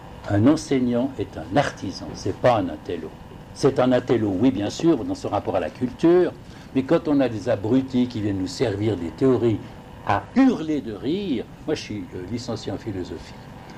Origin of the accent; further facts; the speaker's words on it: Geneva, Switzerland; accent: Geneva; Je suis suisse, je suis trilingue, je suis fils d'un Tessinois, d'une Suisse allemande, et j'ai grandi à Genève, au quartier des Ouïes, avec l'accent genevois